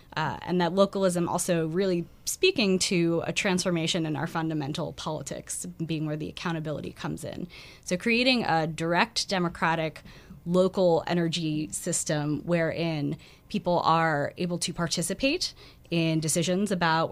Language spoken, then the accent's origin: English; New Jersey, United States; I'm from the New Jersey Shore. Was there through Hurricane Sandy, and we still have not fully recovered.